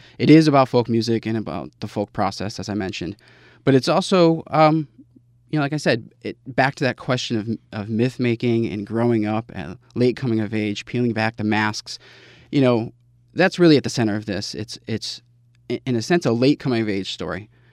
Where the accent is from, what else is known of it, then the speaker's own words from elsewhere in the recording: Massachusetts, United States; now in Greenwich, United States; I grew up in the Berkshires.